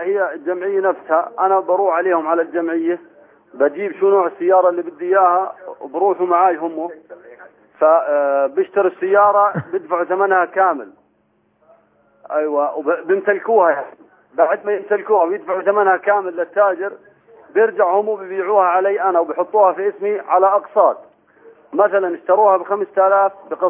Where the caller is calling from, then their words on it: Jordan; من الأردن بحكي معك يا شيخ